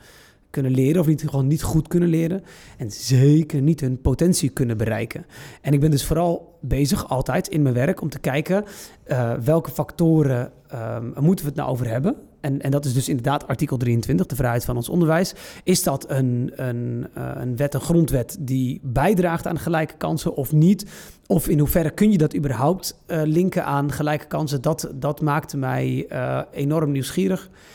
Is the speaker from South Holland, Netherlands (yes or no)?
yes; Rotterdam, South Holland, Netherlands; born there; Ik kom uit het noorden van Marokko. Ik kom uit het noorden van Marokko. Ik ben geboren in Rotterdam.